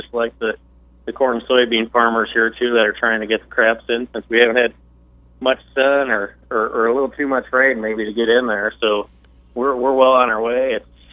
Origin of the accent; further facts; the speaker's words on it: Illinois, United States; I'm from Northern Illinois, and I came down to Parkland and got a 2-year degree in agribusiness